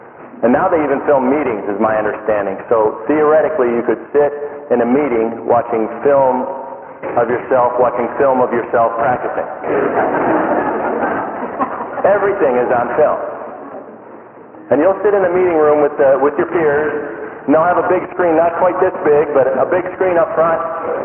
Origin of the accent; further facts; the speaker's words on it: Minnesota, United States; now in Denver, United States; And I grew up in Minnesota. In Minnesota, the Vikings make the playoffs, and people are like, let's see how they do.